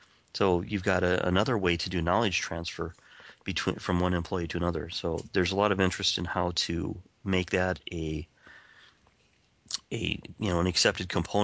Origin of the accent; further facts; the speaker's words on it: Spring Valley, Wisconsin, United States; if I was back in my hometown of Spring Valley, Wisconsin.